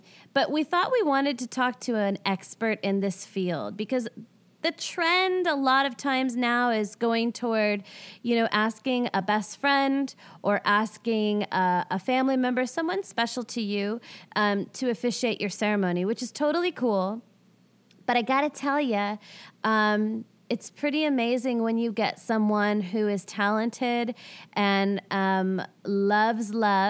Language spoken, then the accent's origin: English; West Coast, United States; also born or lived in Boston; Because growing up in the West Coast, New York was a huge ordeal to get there.